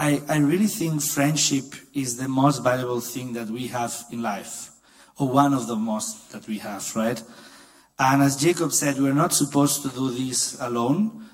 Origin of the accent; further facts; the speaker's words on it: Barcelona, Catalonia, Spain; moved away as an adult; also born or lived in Brussels; now in Dusseldorf, Germany; I am 34 years old. I am Catalan from Barcelona. And yeah, I actually came to Dusseldorf